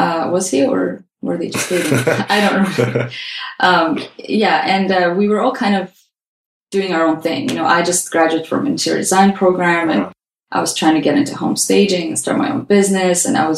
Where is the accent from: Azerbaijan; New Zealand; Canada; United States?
Azerbaijan; So we, like you mentioned, we are from Azerbaijan, and for everybody listening in, if you haven't heard of this country, it is located by the Caspian Sea, and it's by Russia, Armenia, Georgia, Turkey.